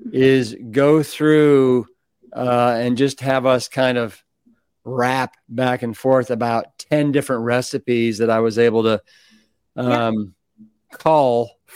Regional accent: Cleveland, Ohio, United States; I'm from Cleveland.

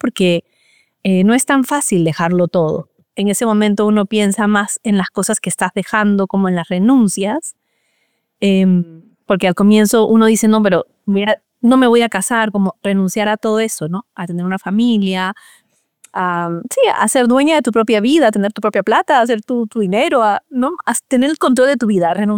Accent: Peru; moved away as an adult; now in United States; yo soy peruana de nacionalidad, mi familia es peruana, yo crecí en el Perú, pero una vez que ya había empezado mi vida religiosa, casi todo mi ministerio lo he hecho en Estados Unidos.

